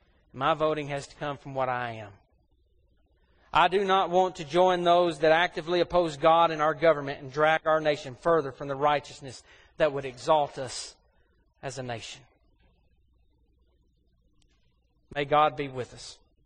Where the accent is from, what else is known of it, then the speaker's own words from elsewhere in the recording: United States; You know, I'm an American. Proud to be an American.